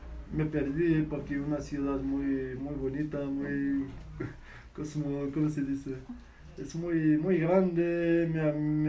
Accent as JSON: {"language": "Spanish", "town": "Tetouan", "region": "Tanger-Tetouan-Al Hoceima", "country": "Morocco", "said": "Pues soy de norte, Tetuán, una ciudad que se ubica en el norte, que está"}